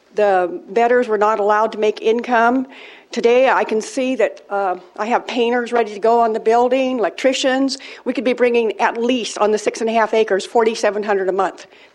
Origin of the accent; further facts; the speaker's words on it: Atascadero, California, United States; from Atascadero, and I want this to be said for the record.